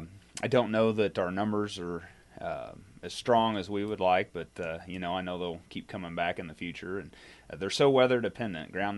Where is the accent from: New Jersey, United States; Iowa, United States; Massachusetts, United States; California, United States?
Iowa, United States; I'm from Page and Montgomery County, so I'm further south yet